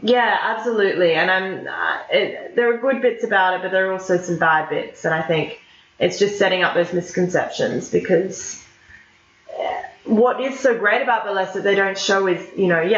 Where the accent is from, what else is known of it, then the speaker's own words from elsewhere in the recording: Sydney, New South Wales, Australia; a lot of them think because we're from Australia, all the way from Australia, that we're very behind.